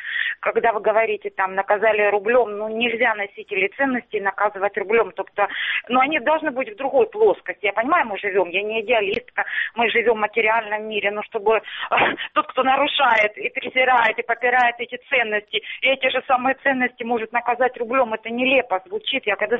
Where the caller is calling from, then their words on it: Starobilsk, Luhansk Oblast, Ukraine; Здравствуйте, Луганщина, Старобельск.